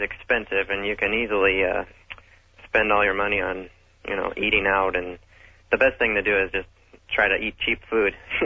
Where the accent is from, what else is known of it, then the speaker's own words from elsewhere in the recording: Portland, Oregon, United States; now in Sapporo, Japan; I'm an avid listener from Portland, Oregon. I came over here about 3 weeks ago, and I really missed your program.